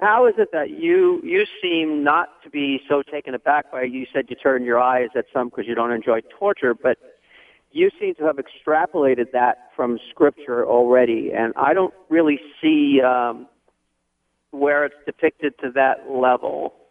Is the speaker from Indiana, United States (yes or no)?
no; Santa Cruz, California, United States; I'm usually from Santa Cruz, but I just say where I am at the time I'm calling.